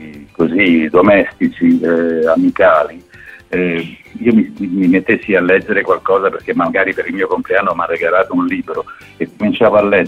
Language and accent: Italian; Apulia, Italy; lui è un pugliese del nord mentre io sono un pugliese del sud